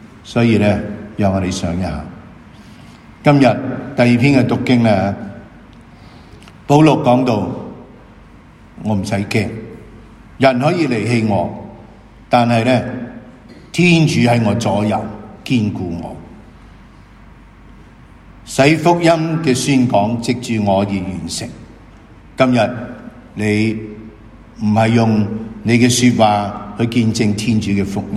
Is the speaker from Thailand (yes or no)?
no; Hong Kong; 如果今天我们香港人再不会是这样讲